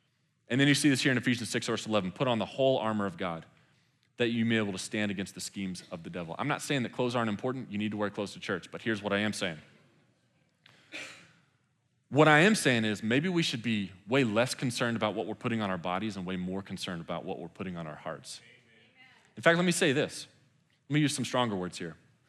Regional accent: Texas, United States; So I come from the South. Like I said, used to live in Lubbock, grew up in Texas.

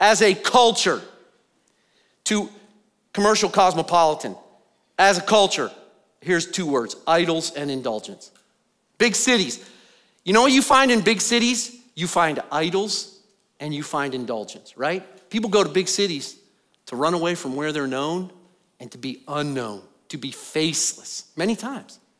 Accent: Hermitage, Pennsylvania, United States; And I'm from a small town in western Pennsylvania named Hermitage, Pennsylvania.

